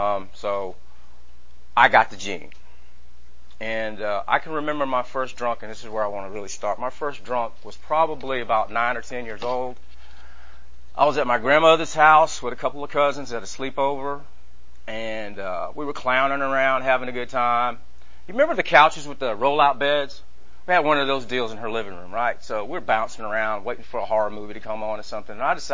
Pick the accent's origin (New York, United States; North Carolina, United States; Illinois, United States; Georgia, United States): Georgia, United States; Marietta; born there; I'll just start off with … I was born in Marietta, Georgia.